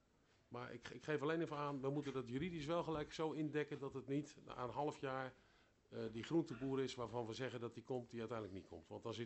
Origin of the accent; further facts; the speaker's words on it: Arnhem, Gelderland, Netherlands; ik kom uit Arnhem